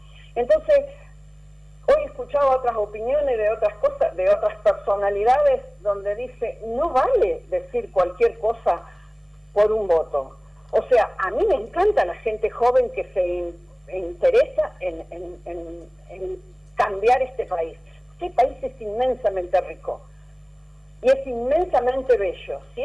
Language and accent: Spanish; Argentina; me duele como argentina, me duele como veterana de Malvinas